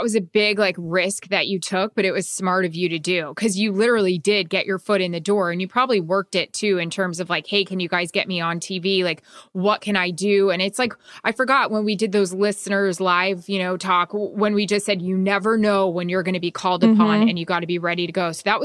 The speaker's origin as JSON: {"language": "English", "town": "Tampa Bay", "region": "Florida", "country": "United States", "said": "Mine, you know, I'm from Tampa Bay."}